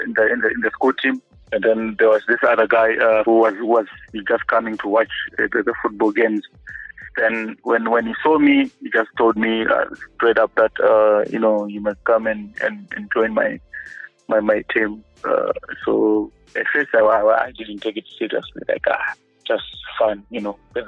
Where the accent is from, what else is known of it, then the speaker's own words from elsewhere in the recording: Gweru, Midlands, Zimbabwe; I grew up in Ngweru, and that's where I attended my school thing.